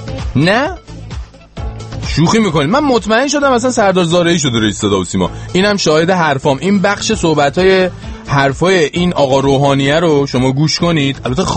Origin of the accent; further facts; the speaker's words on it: Iran; moved away; چند وقت آقا از ایران اومدم بیرون؟